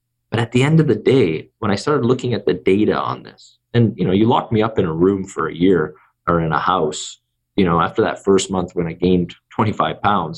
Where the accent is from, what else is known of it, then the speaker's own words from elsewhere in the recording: Canada; I'm Canadian